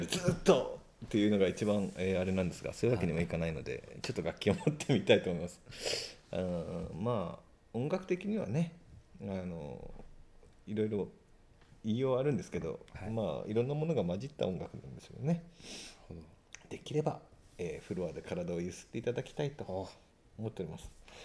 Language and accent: Japanese; Yokote, Akita, Japan; 北県横手市